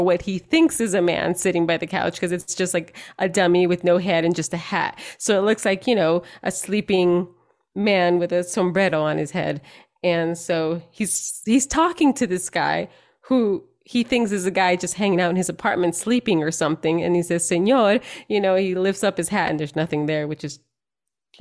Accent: El Salvador; know, like myself, I know that I look Mexican. I'm Salvadoran

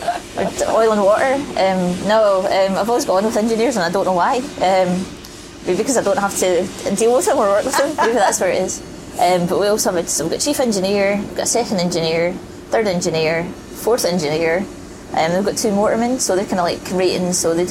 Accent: Scotland, United Kingdom; Yeah, I think it's the accent. They're terrified of me because I'm Scottish.

